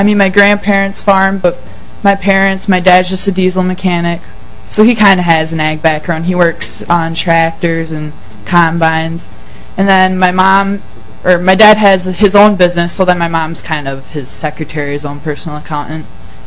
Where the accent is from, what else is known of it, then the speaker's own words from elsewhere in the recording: Sleepy Eye, Minnesota, United States; I'm from Sleepy Eye. I go to Sleepy Eye Public. There's three schools in our town.